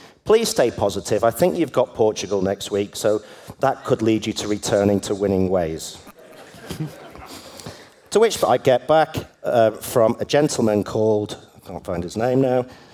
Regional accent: Birkenhead, North West England, United Kingdom; I grew up in Birkenhead, which basically it's like Ballymun, but if Ballymun was Barbados, that's what Birkenhead looks like.

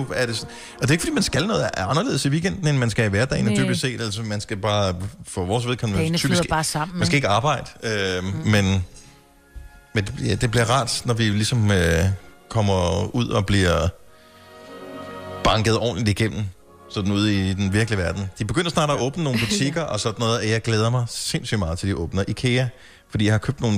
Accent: Region of Southern Denmark, Denmark; jeg er opvokset på Fyn. Jeg har aldrig været eksponeret synderligt meget for svensk sådan i min opvækst. Så da jeg flyttede tættere på Sverige, og især fordi nu bor jeg i hovedstadsområdet

